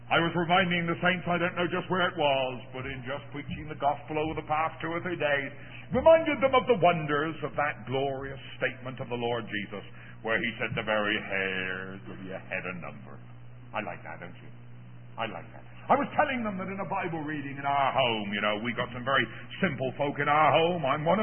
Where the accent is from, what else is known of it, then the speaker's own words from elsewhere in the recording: England, United Kingdom; I must tell you, just in case you didn't know, I'm an Englishman. Just in case you didn't know.